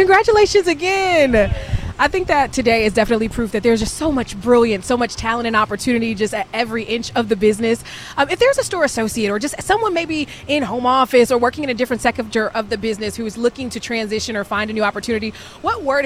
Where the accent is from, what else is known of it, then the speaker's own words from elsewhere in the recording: Michigan, United States; Feels good to be back in my home state of Michigan